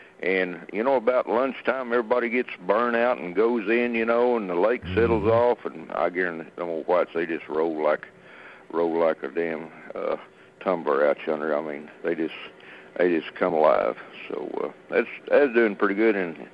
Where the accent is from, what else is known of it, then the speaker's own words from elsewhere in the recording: New Mexico, United States; Kind of one of them, where I was raised there in New Mexico, might be one of them kind of a learning curve.